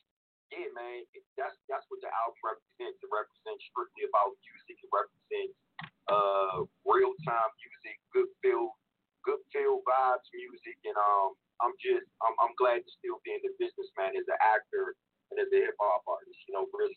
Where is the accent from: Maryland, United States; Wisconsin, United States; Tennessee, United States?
Maryland, United States; Fallsville; also born or lived in Washington, D.C.; I'm from Fallsville, Maryland, right outside of Washington, D.C. So I rep D.C., I rep DMV